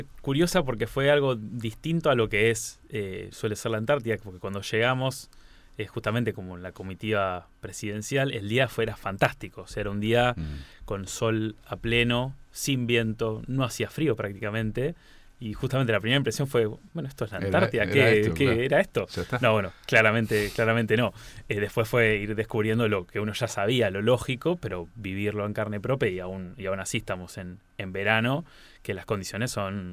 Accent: Buenos Aires, Argentina; yo soy de Buenos Aires.

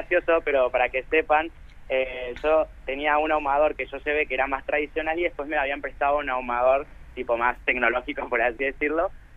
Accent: Formosa, Argentina; Y quise representar todo lo que fue mi infancia en Formosa, digamos, mi vivencia en el norte.

